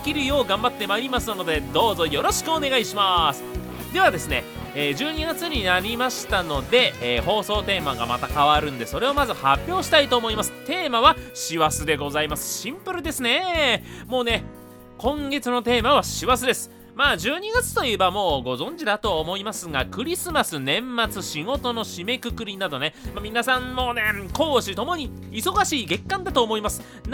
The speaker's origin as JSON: {"language": "Japanese", "region": "Kentucky", "country": "United States", "tie": "born or raised there", "moved": "yes", "said": "僕の地元ケンタッキー"}